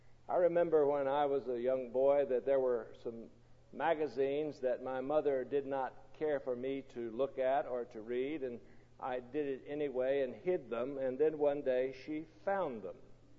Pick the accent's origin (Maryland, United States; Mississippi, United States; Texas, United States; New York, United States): Mississippi, United States; Now, down south where I was raised in Mississippi, on Mother's Day, everybody wears a rose on their dress or on their lapel on Mother's Day.